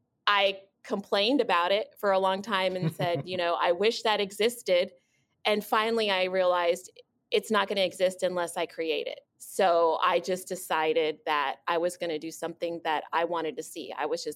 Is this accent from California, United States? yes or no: yes; Stockton, California, United States; also born or lived in Texas; I'm from Stockton. I moved here when I was in sixth grade. So I've been here for a long time, went to school in the area, and then I stayed for college and went to UOP.